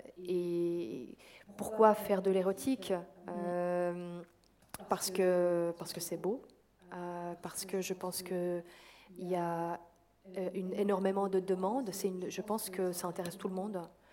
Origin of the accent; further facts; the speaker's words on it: Vaud, Switzerland; Je suis partie du Gros de Vaud et j'en suis bien contente.